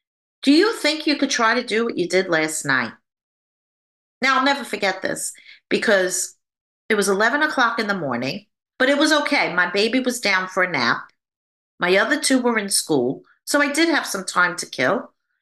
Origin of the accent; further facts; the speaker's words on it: New York, United States; I'm a New Yorker, right?